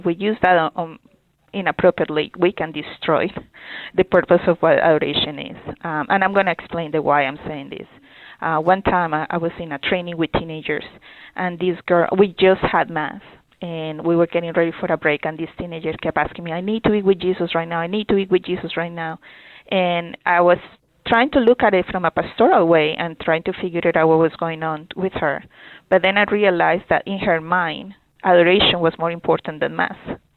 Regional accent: Colombia; now in United States; I was born in Colombia, raised in Colombia

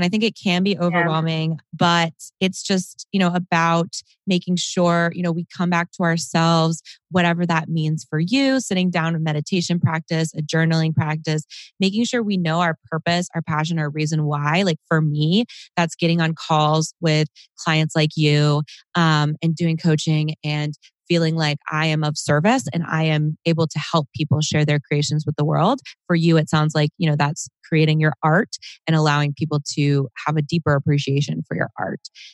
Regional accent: North Carolina, United States; I grew up in North Carolina, but I don't know if everybody else knows where that is.

